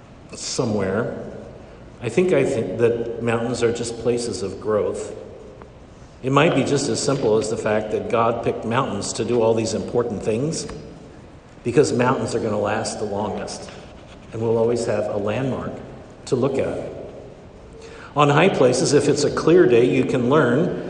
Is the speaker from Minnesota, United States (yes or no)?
no; Kansas, United States; Well, you know, I'm from Kansas, so mountains are pretty amazing to me.